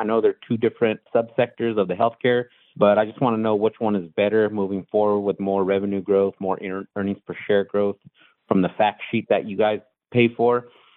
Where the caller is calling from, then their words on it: California, United States; I'm calling from Central California